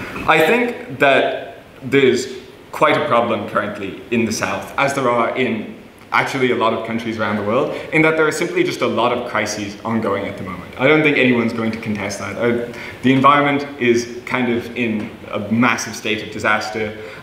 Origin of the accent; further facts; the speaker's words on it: Leinster, Ireland; I'm from Wicklow, I'm literally just south of Dublin